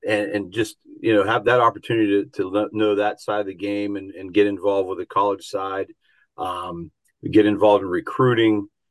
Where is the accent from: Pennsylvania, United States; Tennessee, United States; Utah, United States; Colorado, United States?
Pennsylvania, United States; and I grew up in Indiana County, which is on the other side of the state. So it was a chance for me to go home.